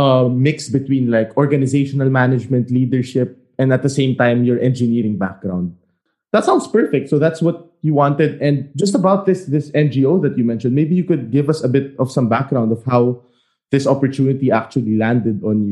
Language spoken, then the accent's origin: English; Philippines; I actually have not been there as a Filipino myself.